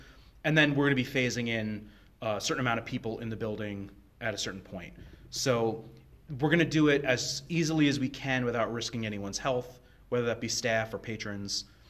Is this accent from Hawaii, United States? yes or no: no; New York, United States; I'm originally from New York, so a lot of my experience comes from that area.